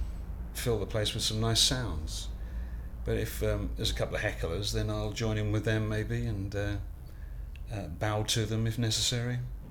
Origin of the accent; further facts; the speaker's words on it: Chicago, Illinois, United States; We're not black guys, you know, we're from Chicago